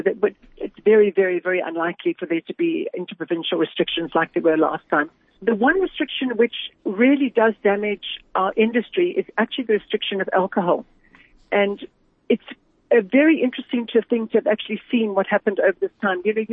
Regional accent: South Africa; So the alcohol, as a South African, we're just so, it's just part of our culture

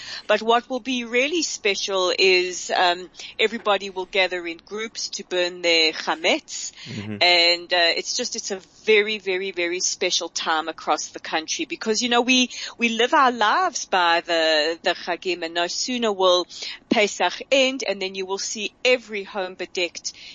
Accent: South Africa; also born or lived in South America; what a special community I grew up in South Africa

